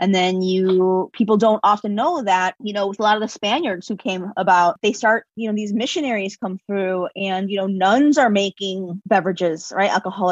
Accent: Chicago, Illinois, United States; I'm born and raised in Chicago.

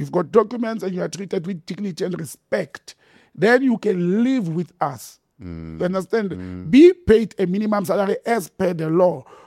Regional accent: South Africa; I, as a South African, don't want to see political heads because they lie to people.

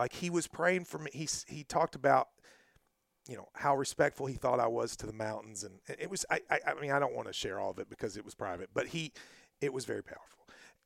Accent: Middlesboro, Kentucky, United States; So we were on the tour a few weeks ago, and we're in Middlesboro, my hometown. I'm doing the show. It's like I've got high school friends there. My teachers are there.

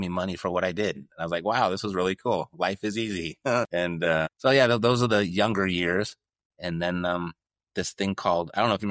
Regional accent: Irvine, California, United States; also born or lived in Newport Beach, United States; Born and raised in Newport Beach, California at the famous Hoag Hospital. From there, I spent most of my elementary, middle school, in high school, all in Orange County. Ended up spending most of my time in Irvine.

